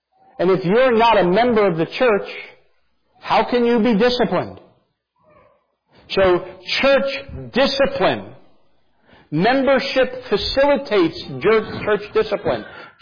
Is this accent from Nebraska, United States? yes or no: no; New Jersey, United States; But I'm from New Jersey, so I understand.